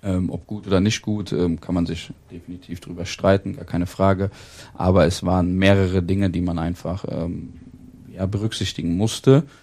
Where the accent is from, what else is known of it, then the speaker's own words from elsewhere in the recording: Siegen, North Rhine-Westphalia, Germany; ich beziehe es jetzt mal so auf meine Heimatstadt Siegen, ne?